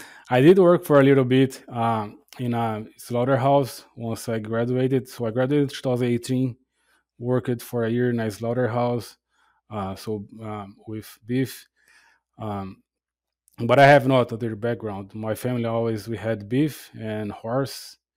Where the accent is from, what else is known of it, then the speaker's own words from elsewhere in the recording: Brazil; now in United States; I'm originally from Brazil.